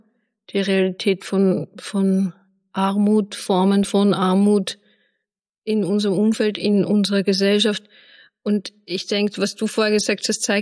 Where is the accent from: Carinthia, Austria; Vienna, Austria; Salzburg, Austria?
Vienna, Austria; also jetzt auch im Vergleich zu meiner Heimatstadt Wien oder zu Berlin